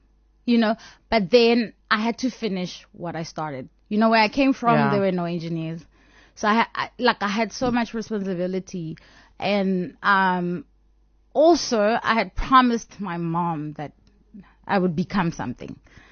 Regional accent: Limpopo, South Africa; I was born in Shawela Clinic, but I grew up in Rockville. And so I went to school in Limpopo.

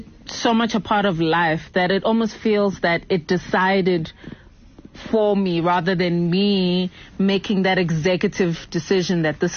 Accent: Pietermaritzburg, KwaZulu-Natal, South Africa; also born or lived in Durban; I was born in Durban, KwaZulu-Natal.

